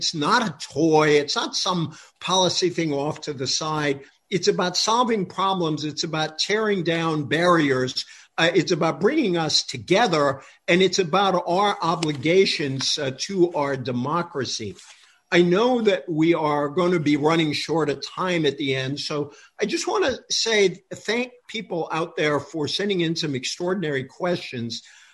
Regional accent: Massachusetts, United States; I grew up on the Rhode Island border, so in Massachusetts, so I've always thought of him as my senator

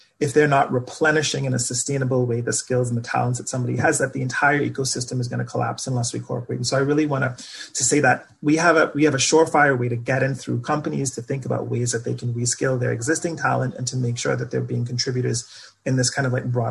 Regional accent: Bahamas; moved away as an adult; now in United States; So I grew up in the Bahamas, came from a really large family.

